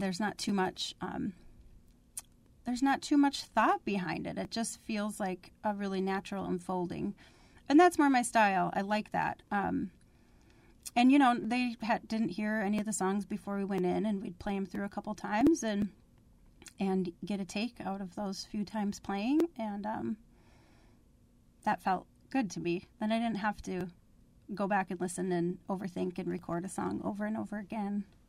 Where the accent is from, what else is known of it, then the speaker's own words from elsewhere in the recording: Eau Claire, Wisconsin, United States; it was a kind of a fun little mix of both Eau Claire, which is my hometown, and Duluth, which I really loved.